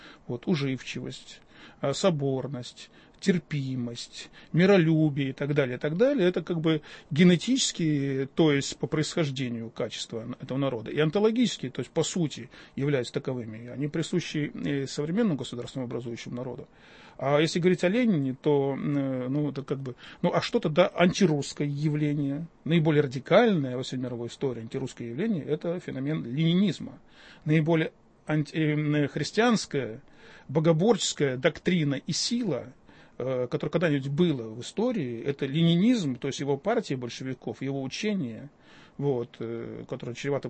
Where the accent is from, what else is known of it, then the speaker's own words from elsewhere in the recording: Western Belarus, Belarus; Я сам из Западной Белоруссии, поэтому я как бы знаю об этом генетически.